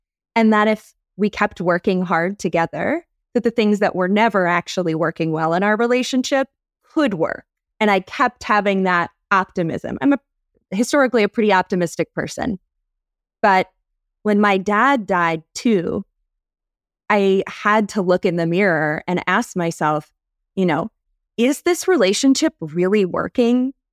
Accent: North Carolina, United States; I'm from North Carolina, born and raised.

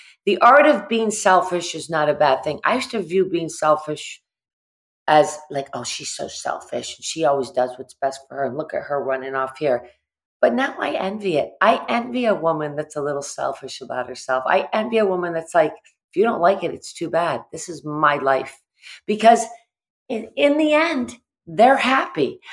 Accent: Massachusetts, United States; I grew up in the Berkshires and my great-grandfather helped to build Bluestone Manor. He's one of the masons and we're like deep-seated in the Berkshires.

